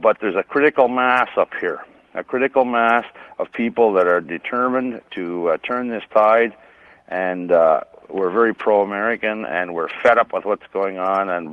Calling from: Lanark, Ontario, Canada; calling from Lanark near Ottawa, Ontario.

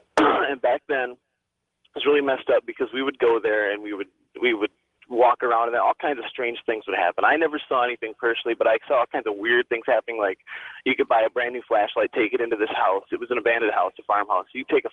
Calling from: Upper Sandusky, Ohio, United States; Right now I'm in Upper Sandusky, Ohio. I'm a truck driver.

